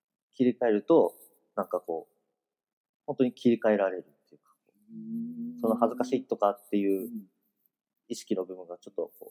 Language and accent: Japanese; Yokohama, Kanagawa, Japan; also born or lived in Hiroshima; その広島生まれ横浜育ちって看板をこう立てて